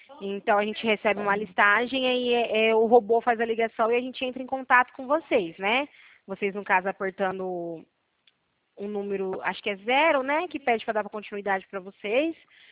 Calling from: Presidente Prudente, São Paulo, Brazil; eu falo aqui de Presidente Prudente da empresa Seu Crédito Negócios.

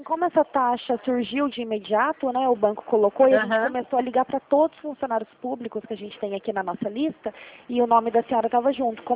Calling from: São José dos Campos, São Paulo, Brazil; Eu falo aqui de São José dos Campos.

